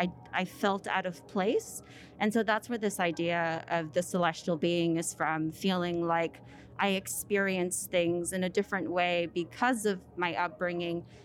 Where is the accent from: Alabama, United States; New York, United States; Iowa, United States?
Iowa, United States; also born or lived in Mexico; So I am from Mexico, and I migrated to the States in the 90s. And growing up in the Midwest was a really interesting experience, living in rural Iowa from a very small town. And so for me, I decided to move down to Arizona